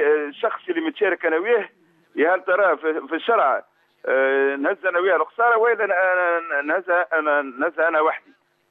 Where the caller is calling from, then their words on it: Tunisia; عندي سؤال يا شيخ، أنا من تونس